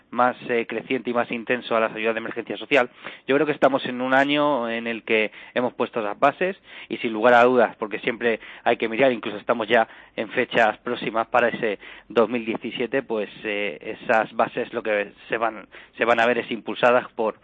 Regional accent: Puertollano, Castilla-La Mancha, Spain; Yo soy de Puerto Llano, de la comarca de Puerto Llano

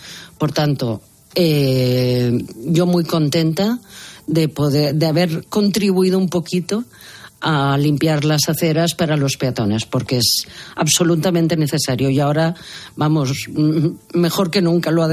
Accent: Valencian Community, Spain; now in Barcelona, Spain; yo soy valenciana, aunque vivo en Barcelona y mi ciudad es Barcelona

